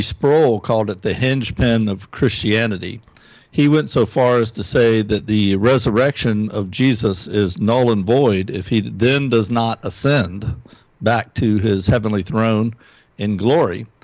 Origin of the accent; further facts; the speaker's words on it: South Carolina, United States; I'm from South Carolina, and we talk about going down the road.